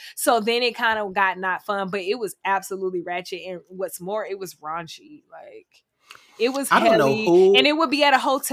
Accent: Atlanta, Georgia, United States; Like, homecoming, where I'm from Atlanta, Georgia, you guys. I'm from the suburbs. I went to a school in Metro Atlanta.

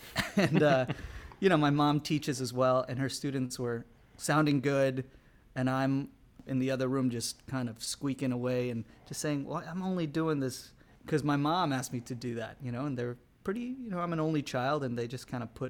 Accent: Austin, Texas, United States; I grew up in Austin, Texas. You know, a lot of my friends are that cowboy hat.

